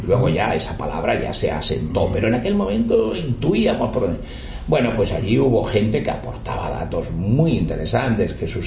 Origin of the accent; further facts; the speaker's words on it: Granada, Andalusia, Spain; yo soy, ajá, granadino, ¿no?